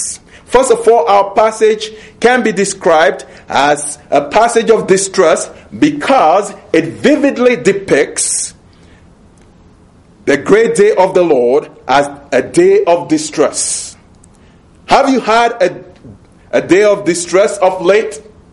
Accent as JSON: {"language": "English", "country": "Ghana", "said": "I remember some years ago entering one of the large rooms in which slaves were kept in my home country of Ghana"}